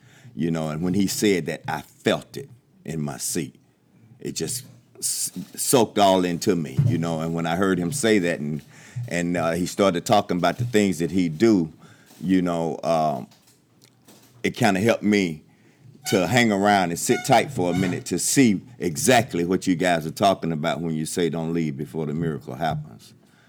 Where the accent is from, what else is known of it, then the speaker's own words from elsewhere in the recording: Chattanooga, Tennessee, United States; I'm from Chattanooga, Tennessee.